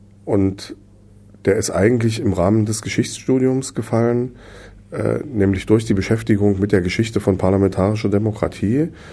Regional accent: Halle, Saxony-Anhalt, Germany; wenn man als Hallenser auswärts gefragt wird, ob man da antreten will, um die Region zu repräsentieren

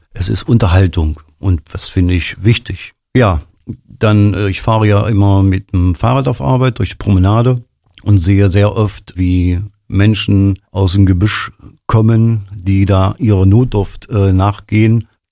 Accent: Aschersleben, Saxony-Anhalt, Germany; Ich will einfach meine Heimat noch attraktiver machen.

